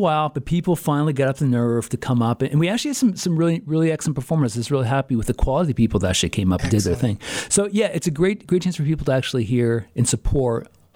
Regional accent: Pennsylvania, United States; I'm from Northeast Pennsylvania

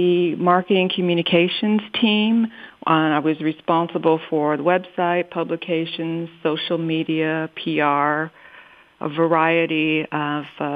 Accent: Chicago, Illinois, United States; I've not been here that long. I'm originally from Chicago. I visited my grandparents' farm every summer, every holiday, Christmas holiday.

